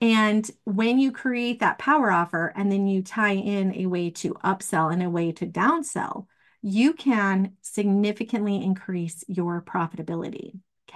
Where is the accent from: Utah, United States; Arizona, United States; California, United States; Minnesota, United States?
Arizona, United States; now in Idaho, United States; He learned his craft in Idaho, where I'm from, or where I live now, I guess. I'm actually from Arizona